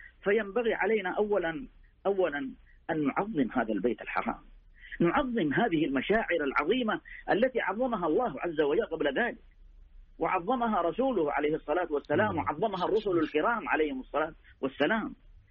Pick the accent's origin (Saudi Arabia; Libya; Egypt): Saudi Arabia